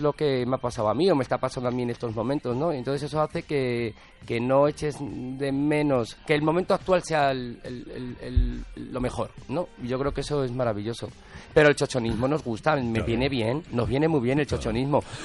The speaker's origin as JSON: {"language": "Spanish", "town": "Madrid", "region": "Community of Madrid", "country": "Spain", "said": "No soy de Loda del Río, soy de Madrid"}